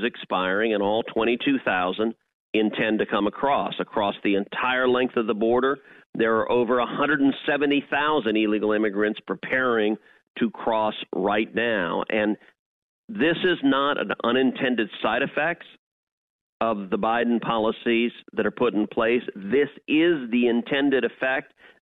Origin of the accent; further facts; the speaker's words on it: Texas, United States; And I'll tell you, my home state of Texas is paying the price extraordinarily.